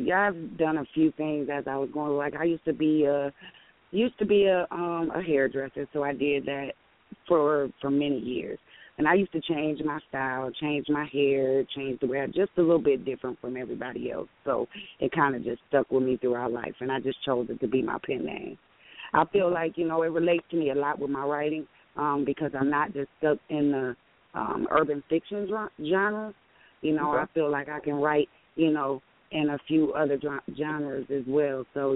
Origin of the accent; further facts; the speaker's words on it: Saginaw, Michigan, United States; now in Grand Rapids, United States; I live in Michigan. I live in Grand Rapids, Michigan. I'm originally from Saginaw, Michigan, but I live in Grand Rapids.